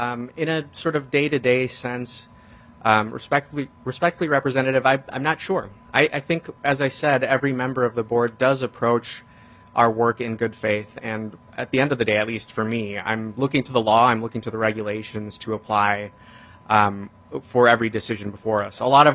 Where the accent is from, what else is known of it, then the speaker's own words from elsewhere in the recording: Wisconsin, United States; born there; I was born in Wisconsin. I hope you won't hold that against me, but I've been living in Minnesota since 2010